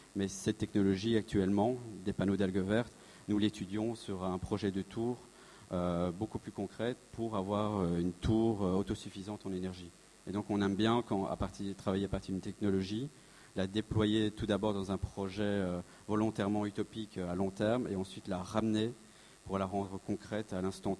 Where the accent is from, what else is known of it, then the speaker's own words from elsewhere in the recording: Belgium; moi je viens de Belgique